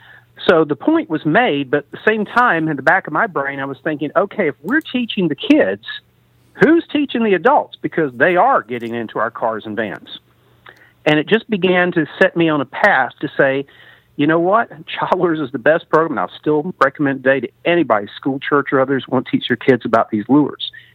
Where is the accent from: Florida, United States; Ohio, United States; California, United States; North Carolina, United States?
Florida, United States; Well, I grew up in the North Florida Panhandle, just below Tallahassee, East Panama City, a little fishing town of about 1,200 people